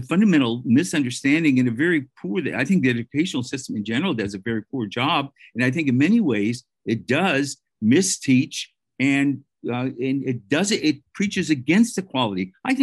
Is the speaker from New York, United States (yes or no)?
yes; Bronx, New York, United States; born there; My parents came from Poland. I was born in the Bronx. My parents were Democrats.